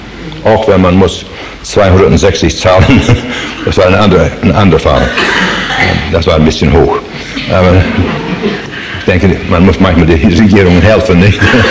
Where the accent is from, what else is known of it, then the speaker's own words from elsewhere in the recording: Saskatchewan, Canada; bin Kanadier, auch schon 2. Generation Kanadier. Meine Großeltern sind mal von Russland ausgewandert. Und ich bin dann in Kanada, in Saskatchewan. Das sind Name, ein Indianername in der Provinz. Und dann bin ich dann aufgewachsen auf dem Farm